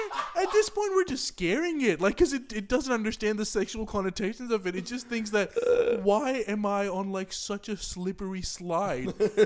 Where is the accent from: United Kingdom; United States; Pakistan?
Pakistan; So when I was growing up in Pakistan, my security guard, like the house security guard